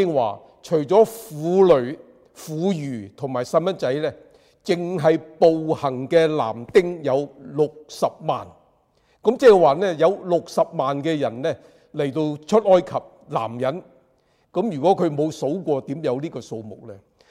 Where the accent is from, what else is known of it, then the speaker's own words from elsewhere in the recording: China; 所以我們中國人應該很明白